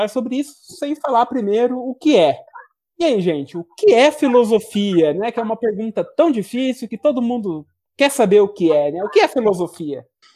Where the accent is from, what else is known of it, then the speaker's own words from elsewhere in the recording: Piracicaba, São Paulo, Brazil; now in Belo Horizonte, Brazil; eu não sou mineiro, eu sou de Piracicaba, lá na Grande Matão, mas, curiosamente, aqui dos quatro, sou o único que mora atualmente em Belo Horizonte.